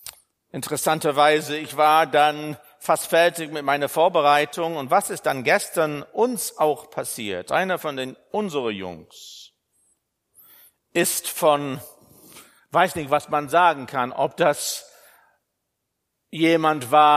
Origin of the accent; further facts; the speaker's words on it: England, United Kingdom; German is a second language; Ich fand das interessant, für mich als Engländer dann eine passende Wortwahl zu finden.